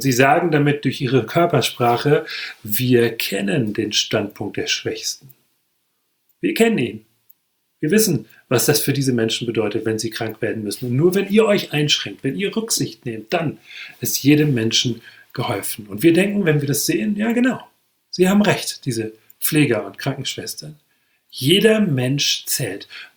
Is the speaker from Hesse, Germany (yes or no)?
yes; Hesse, Germany; in meinem Heimatort umherlaufe, das ist ein kleines Dorf in der Nähe von Marburg im hessischen Hinterland